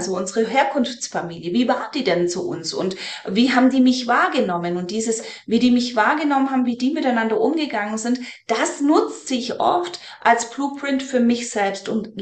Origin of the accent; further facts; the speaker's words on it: Ulm, Baden-Württemberg, Germany; ich komme aus dem Raum Ulm